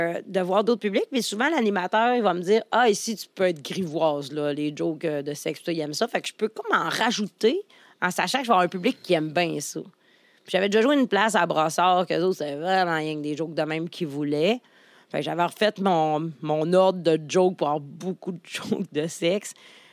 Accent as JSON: {"language": "French", "region": "Quebec", "country": "Canada", "accent": "Lac-Saint-Jean", "said": "je suis vraiment un style de région. T'sais, mon accent du lac est très présent. Je suis une fille qui a appris à tirer du 12 très jeune. T'sais, j'ai vraiment un fond très village."}